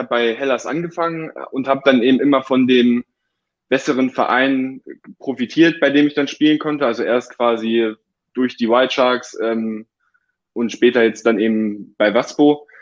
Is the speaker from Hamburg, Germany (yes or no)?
no; Hildesheim, Lower Saxony, Germany; now in Hannover, Germany; Ich bin in Hildesheim aufgewachsen, habe dort Wasserball spielen gelernt, zusammen mit meinen drei Brüdern.